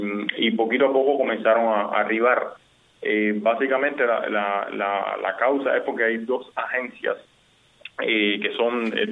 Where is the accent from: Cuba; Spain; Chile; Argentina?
Cuba; now in United States; no hay más cubanos en este momento. O sea, nosotros somos los únicos cubanos